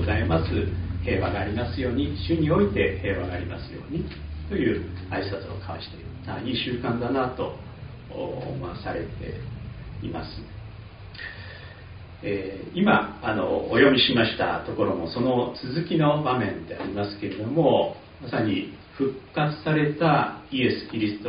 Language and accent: Japanese; Saitama, Japan; also born or lived in United States; 私は埼玉の秩父の近くで育ったんですけれども、山が本当に、新緑で輝くのをよく見ながら、でよくそこに行ったりもしていまして、そのことを思い出したり、以前はアメリカにいたんですけど、その前の最初の赴任地は徳島でしたね。